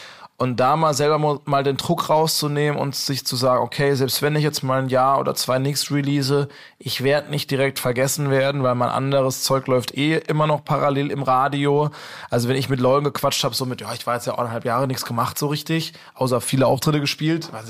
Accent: Karlsruhe, Baden-Württemberg, Germany; accent: South Baden; weil ich wohl ein bisschen meinen südbadischen Dialekt da kam da raus.

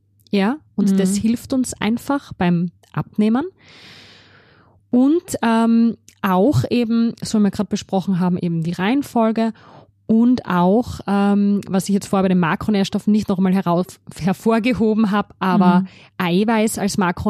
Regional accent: Austria; bei uns in Österreich

